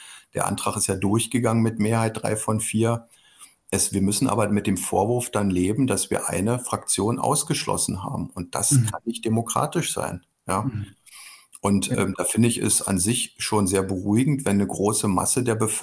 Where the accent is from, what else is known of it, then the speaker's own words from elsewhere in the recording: Frankfurt, Hesse, Germany; die Menschen hier in Frankfurt, also meine Heimatstadt